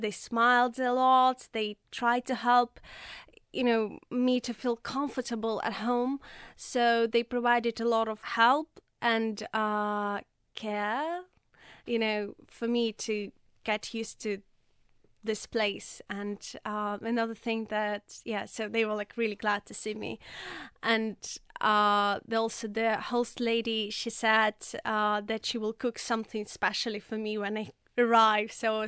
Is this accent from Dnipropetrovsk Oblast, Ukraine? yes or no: yes; Kryvyi Rih, Dnipropetrovsk Oblast, Ukraine; English is a second language; moved away as an adult; now in Ipswich, United Kingdom; I'm from Ukraine. I lived in Kryvyi Rih, is the central part of Ukraine, and I've moved here like 3 months ago. Now I live with my host family here in Ipswich